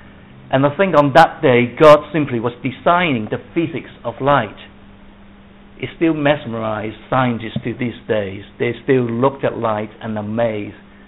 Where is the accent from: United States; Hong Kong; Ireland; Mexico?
Hong Kong; When I was growing up in Hong Kong, and there were all tall buildings everywhere